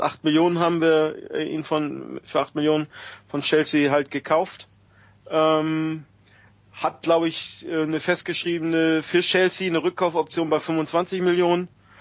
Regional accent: Northern Germany, Germany; Für mich dann sowieso als Norddeutscher

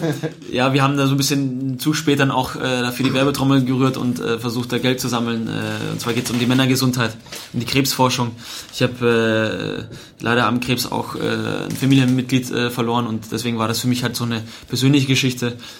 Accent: Munich, Bavaria, Germany; weil ich dann nach München in meine Heimat erstmal zurückgezogen bin.

